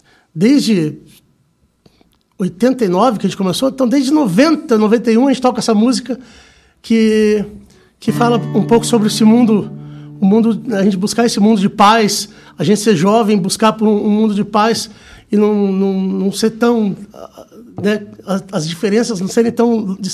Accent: Paraná, Brazil; Eu nasci, cresci ali no Juvevê, né?

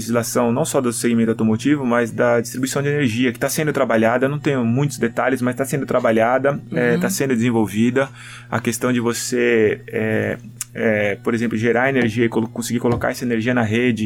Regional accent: Brazil; eu, como consumidor, como brasileiro, eu acho que no nosso país faz sentido

